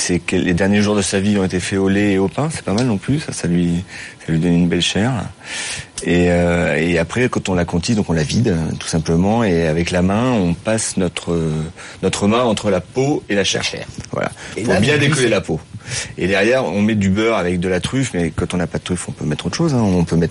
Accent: Centre-Val de Loire, France; c'est ça le terroir, mais c'est moi je suis de Touraine

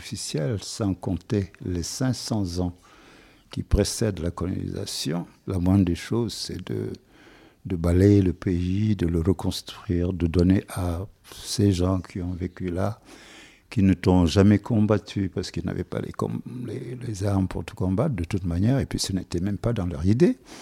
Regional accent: Senegal; ça se voit que je suis sénégalais.

